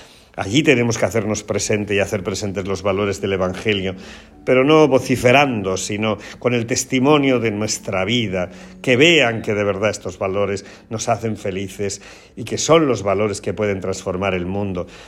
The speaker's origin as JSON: {"language": "Spanish", "town": "Alarilla", "region": "Castilla-La Mancha", "country": "Spain", "tie": "born or raised there", "said": "me uno a mi pueblo y a todo lo que hoy se vive en el pueblo, en la aldea de Alarilla"}